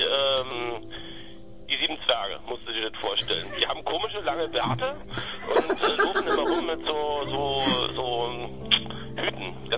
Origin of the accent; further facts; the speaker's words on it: Bautzen, Saxony, Germany; born there; ich bin in Bautzen geboren und meine Familie ist eigentlich kommt eher aus einem anderen Teil der Lausitz. Und ich kenne das halt von so Familienpartys, dass ein Teil der Party halt nicht in Deutsch abläuft, sondern in Sorbisch.